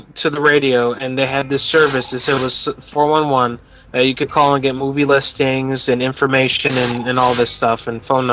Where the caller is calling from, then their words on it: Nevada, United States; But I'm calling from Nevada. I'm calling from there.